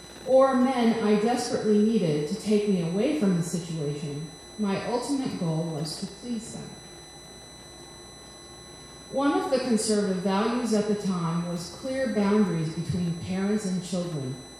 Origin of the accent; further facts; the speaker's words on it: Midwest, United States; when I was growing up in the Midwest during the Reagan-Bush era?